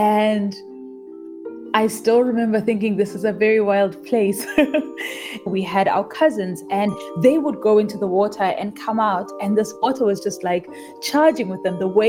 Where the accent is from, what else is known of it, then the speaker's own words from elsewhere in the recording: Soweto, Gauteng, South Africa; I grew up in Soweto in a place called Protea North in Gauteng in Johannesburg. And we grew up in a place that I would first describe as brown.